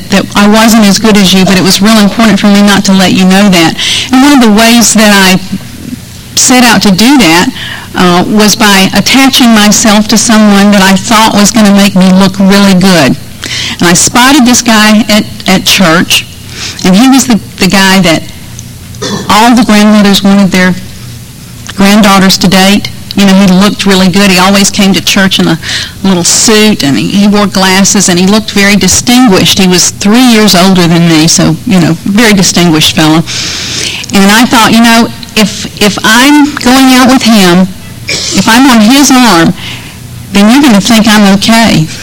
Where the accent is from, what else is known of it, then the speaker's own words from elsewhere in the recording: Birmingham, Alabama, United States; moved away as an adult; also born or lived in Tallahassee, Florida; I moved from Birmingham, Alabama, where I was born and grew up, to Tallahassee, Florida.